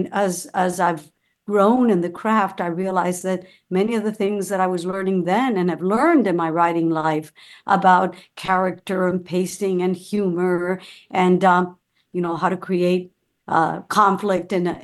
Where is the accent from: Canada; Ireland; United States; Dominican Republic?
Dominican Republic; I grew up in the Dominican Republic, where there wasn't really literary ambience in a dictatorship. I wasn't from a reading family.